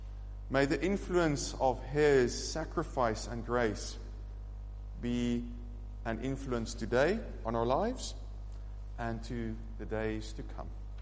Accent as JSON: {"language": "English", "country": "South Africa", "moved": "as an adult", "lives_now": "United Kingdom", "said": "So as you can hear, I'm from South Africa, and my family and I decided to come to Scotland to work for God."}